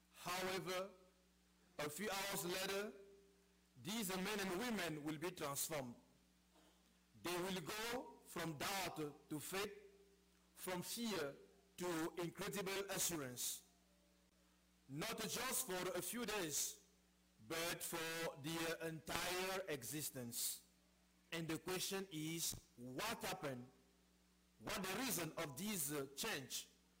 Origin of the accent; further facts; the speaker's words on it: Cameroon; now in United States; I'm from Africa, Cameroon. Do you think I'm from the south of Chicago? No. I'm from Africa.